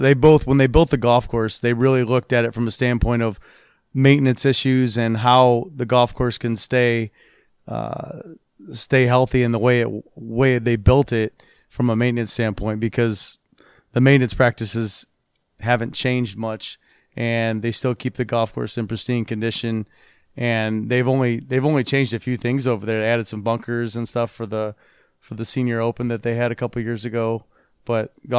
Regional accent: Indiana, United States; Around here, I played Morris Park and Brookwood Golf Course.

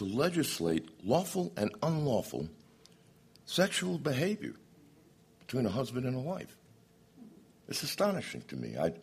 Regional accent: New York, United States; When I was growing up in New York

